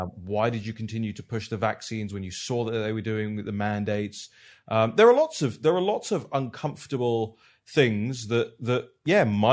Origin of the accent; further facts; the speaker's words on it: United Kingdom; You know, I'm from the United Kingdom. You see how we pick our prime ministers now.